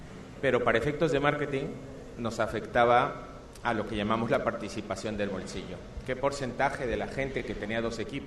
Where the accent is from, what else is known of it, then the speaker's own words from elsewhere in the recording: Mexico; pero allá en América, soy mexicano, solíamos decir que tienen la mejor liga